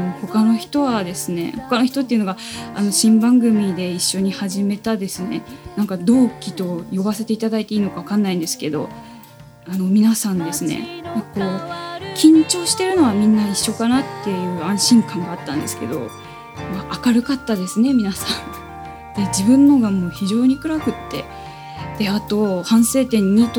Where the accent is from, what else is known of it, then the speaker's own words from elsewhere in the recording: Oita, Japan; 方言とか、私大分県出身というふうにですね、第1回目でお話をしたんですけれども